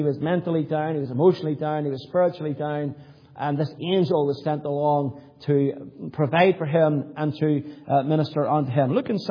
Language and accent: English; Ireland; She heard my accent. She says, "Where are you from?" And I said, "I'm from Ireland."